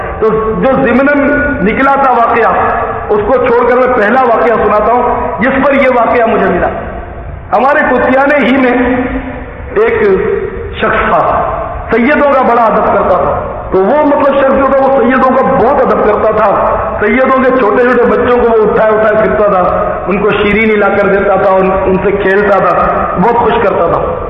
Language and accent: Urdu; Karachi, Sindh, Pakistan; born there; آبائی گاؤں کتیانہ ہے, جوناگڑھ سے. چونکہ والدین وغیرہ کتیانہ کے, جیسے ہم کتیانہ کہلاتے ہیں, ویسے میں کراچی میں پیدا ہوا ہوں, البتہ ہم سب ہیں مدینے کے